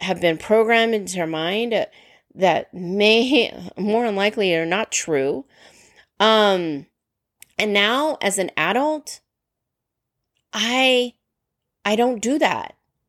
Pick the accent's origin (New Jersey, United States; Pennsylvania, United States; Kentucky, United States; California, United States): California, United States; when I was growing up in California, in a very rural area of California, now it's heavily a suburban bedroom community